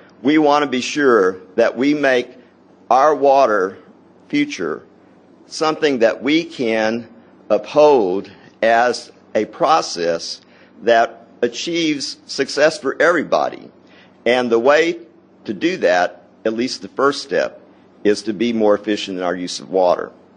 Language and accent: English; Houston, Texas, United States; I grew up in Houston primarily, but my parents both grew up on cotton farms in Austin and Washington County